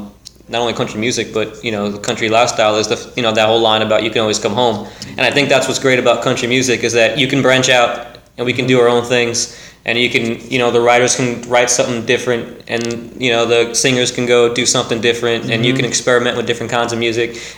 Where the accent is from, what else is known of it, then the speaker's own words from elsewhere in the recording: Florida, United States; Oh, I know. I grew up in Florida.